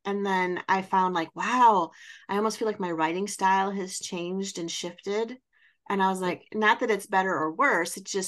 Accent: Wisconsin, United States; Well, I'm from Wisconsin, so Tennessee is south to us.

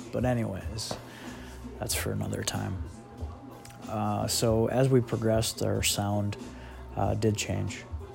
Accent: Fargo, North Dakota, United States; We're from Fargo, North Dakota.

